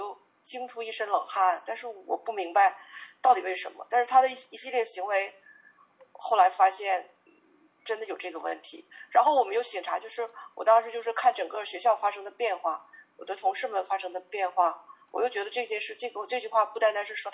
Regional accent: China; 用一句我们中国人常说的话

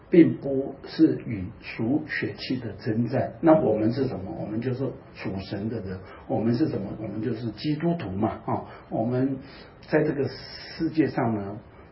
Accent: Taipei, Taiwan; 我虽然我在台湾长大，可是我基本上就住在台北，台北以外的地方我通通都不知道

